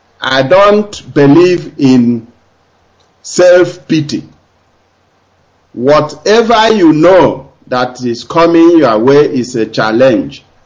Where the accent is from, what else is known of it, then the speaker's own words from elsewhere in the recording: Ezialakohu, Imo, Nigeria; I hail from Ezialakohu, Ngurumbise, in Imo State.